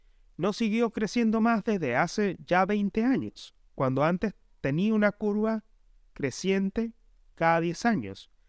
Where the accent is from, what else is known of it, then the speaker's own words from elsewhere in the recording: Mérida, Venezuela; born there; esto es un pueblo que queda a las afueras de la ciudad donde yo nací, en Mérida, Venezuela.